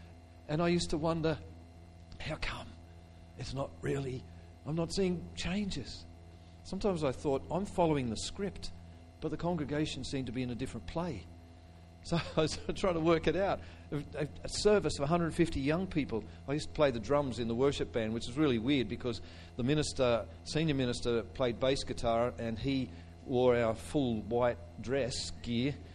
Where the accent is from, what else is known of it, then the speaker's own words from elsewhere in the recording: Australia; also born or lived in Perth, Australia; I've got an accent, as have most of you, and my accent is Australian. And we, more recently, 7.5 years, we were in Perth, or just inland from Perth, Western Australia.